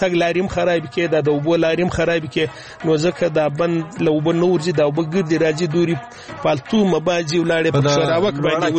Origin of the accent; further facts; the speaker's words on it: Pishin, Balochistan, Pakistan; دا موږ ضلع پښین تحصیل پښین سره تعلق لرو او دا زموږ کلی د پښین د شمال و سیم ته پر 10 کیلومتره باندې یونین کونسل سینځي سیدان ورته وایي.